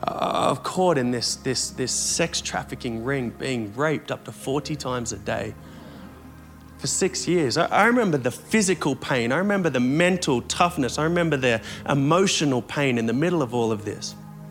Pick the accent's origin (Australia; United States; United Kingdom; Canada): Australia; Like, I'm Australian. I don't know what a Bulgaria is.